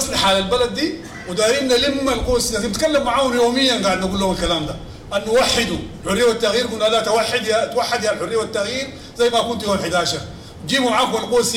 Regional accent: Sudan; نحن كسودانيين، وأنا قبل كده جيت هنا وقلت لكم أنتوا رأس الرمح في الحفاظ على عرض السودان

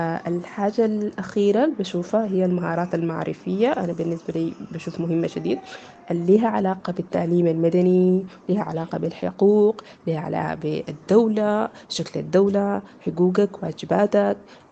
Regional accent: Sudan; من السودان

